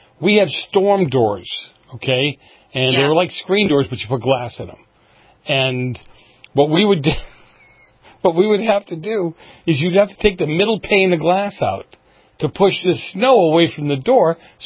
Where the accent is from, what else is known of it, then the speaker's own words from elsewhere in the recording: Boston, Massachusetts, United States; I mean, I grew up in Boston when the storm came and the electricity went out for whatever reason.